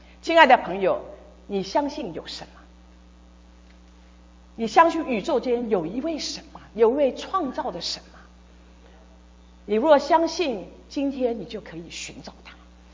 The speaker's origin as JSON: {"language": "Chinese", "country": "Taiwan", "tie": "born or raised there", "said": "我从台湾，我在台湾出生长大的，我们的巷子从街头走到街尾就是住家而已哦。"}